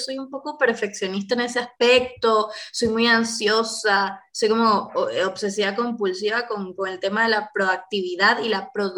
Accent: Venezuela; now in Argentina; soy lo que soy, soy venezolana, pero estoy en tierra argentina.

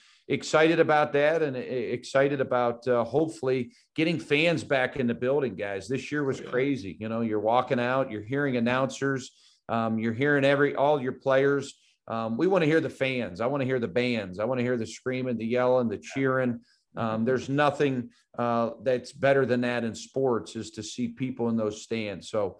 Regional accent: Cleveland, Ohio, United States; I'm from Cleveland, which is only an hour away.

